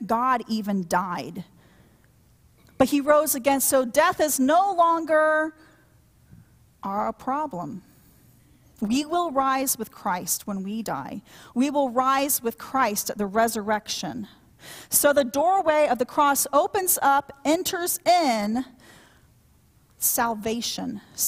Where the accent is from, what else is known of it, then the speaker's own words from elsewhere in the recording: Midwest, United States; I'm from the Midwest. We live there a lot. And we even had tornadoes at our house.